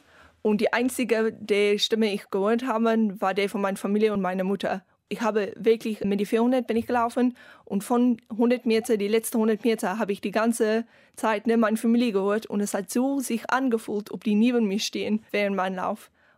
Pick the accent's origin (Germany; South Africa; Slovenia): South Africa; German is a second language; weil er weiß, ich komme aus Südafrika und wir haben oft so die wilden Tiere und so.